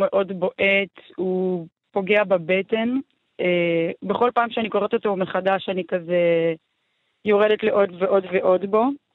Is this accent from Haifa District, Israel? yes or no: no; Ramla, Central District, Israel; גדלתי ברמלה, דבר שכבר הרים גבה להרבה אנשים בכל מיני תחנות במהלך החיים שלי. גדלתי בבית מזרחי, מסורתי